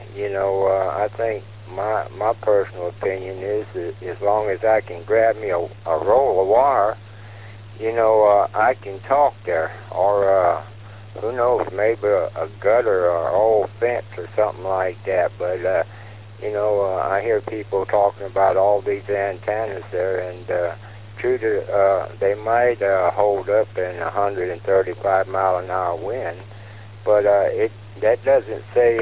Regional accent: Florida, United States; As a conch born and raised in the Keys, I grew up with hurricanes.

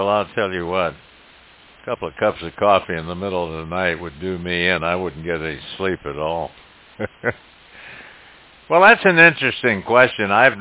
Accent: California, United States; Of course, I grew up in California.

